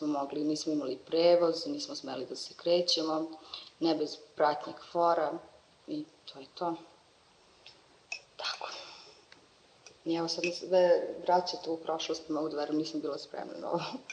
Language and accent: Serbian; Suvo Grlo, Mitrovica District, Kosovo; also born or lived in Kragujevac; now in Mitrovica, Kosovo; u Mitrovici živim već 13 godina. Do 99. godine sam živjela u Suvom Grlu, posle toga sam se odselila u Kragujevac, živjela sam tamo 10 meseci i onda sam se vratila u Mitrovicu. Moji su nastavili da žive u selu.